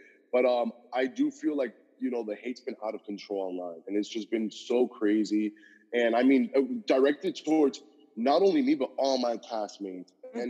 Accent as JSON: {"language": "English", "country": "Cuba", "also_born_or_lived": "Miami, United States", "first_language": "Spanish", "second_language": "English", "said": "get this Latin Miami kid out of freaking, literally, from Cuba, legit. Like, I grew up, you know, my first language was Spanish."}